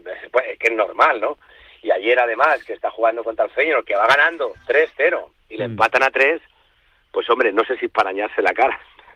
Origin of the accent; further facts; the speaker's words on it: Puertollano, Castilla-La Mancha, Spain; Y es entre Andalucía del Norte y Castilla-La Mancha del Sur. Es decir, como yo soy de Puerto Llano